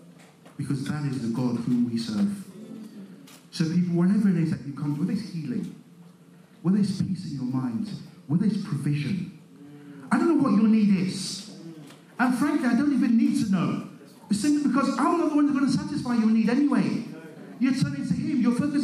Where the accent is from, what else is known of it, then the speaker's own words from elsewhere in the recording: Nigeria; Like I say, growing up in Nigeria, we've looked for water in the past and we go to some wells and the wells are dry.